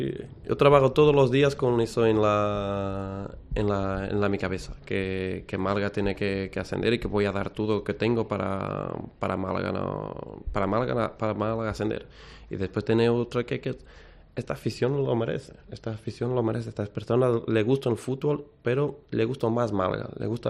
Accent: Portugal; Spanish is a second language; Y en Portugal, dejar una abuela, yo soy portugués

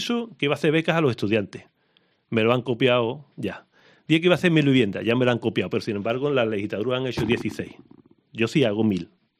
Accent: Seville, Andalusia, Spain; Yo soy sevillano y yo he beneficiado a Extremadura, ¿eh?

